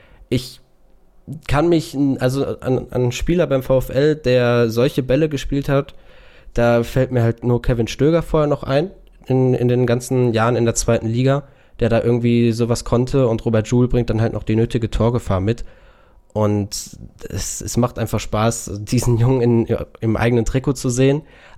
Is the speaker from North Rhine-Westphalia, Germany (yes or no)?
yes; Bochum, North Rhine-Westphalia, Germany; als Bochumer guckt man natürlich mit einer Fanbrille drauf